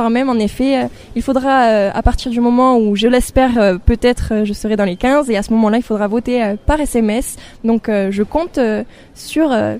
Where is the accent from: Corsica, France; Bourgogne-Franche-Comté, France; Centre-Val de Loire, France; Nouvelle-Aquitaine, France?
Nouvelle-Aquitaine, France; Bergerac; je suis toujours restée dans mon Périgord qui me tient vraiment à cœur, tout particulièrement Bergerac où voilà, j'ai donc bien entendu été élue Miss Aquitaine, donc dans ma ville natale.